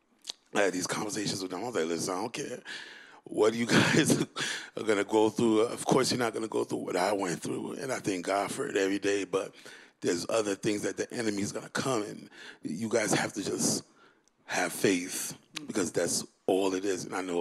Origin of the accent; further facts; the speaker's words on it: Brooklyn, New York, United States; And we grew up in, like, I grew up in Brooklyn. So it was in 80s Brooklyn, where it was really dangerous and things of that nature.